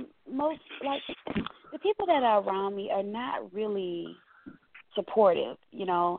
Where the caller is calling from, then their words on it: Florida, United States; I'm calling from Florida.